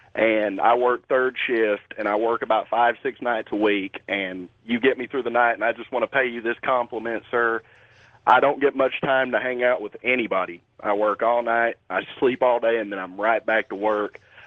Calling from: Dayton, Ohio, United States; I'm calling for Dayton, from Dayton, Ohio.

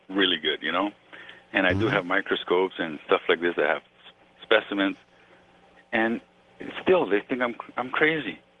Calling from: Toronto, Ontario, Canada; I'm calling from Canada, Toronto, actually.

